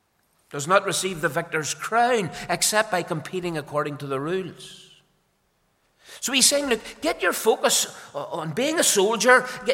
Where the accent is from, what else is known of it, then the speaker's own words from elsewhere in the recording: Belfast, Northern Ireland, United Kingdom; Like most young lads growing up in Belfast